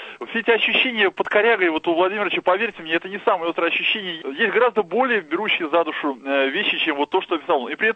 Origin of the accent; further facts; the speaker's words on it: Saratov, Saratov Oblast, Russia; я из Саратова.